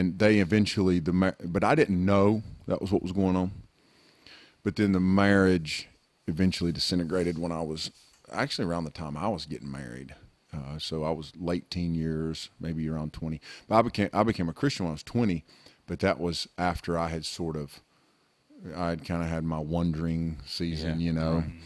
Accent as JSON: {"language": "English", "region": "North Carolina", "country": "United States", "tie": "born or raised there", "said": "Well, I grew up here in Western North Carolina, not where we are now, not where Snowbird is, but not far from here. So the mountain culture is a very strong culture."}